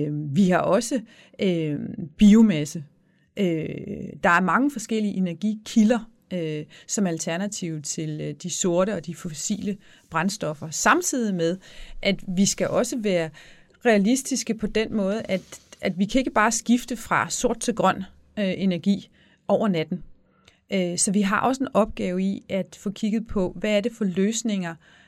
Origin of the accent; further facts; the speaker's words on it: Region of Southern Denmark, Denmark; over på Fyn, hvor jeg kommer fra